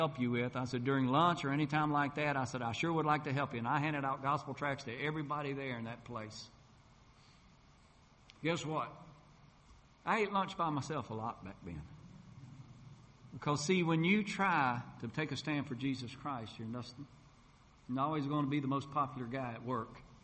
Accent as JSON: {"language": "English", "region": "North Carolina", "country": "United States", "tie": "born or raised there", "said": "And Father, I pray for my brother Sammy, who right now is standing behind the pulpit in my hometown in North Carolina."}